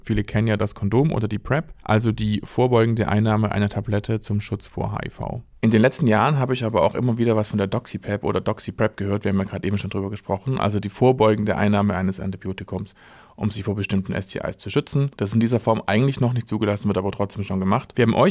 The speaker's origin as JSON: {"language": "German", "town": "Stuttgart", "region": "Baden-Württemberg", "country": "Germany", "said": "ich bin auch aus Stuttgart und auch schwul und auch in der Szene unterwegs."}